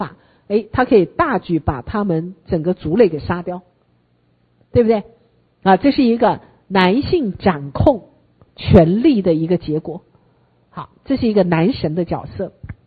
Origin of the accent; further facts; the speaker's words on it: China; 以前的我们中国人的皇帝旁边都要会观星象的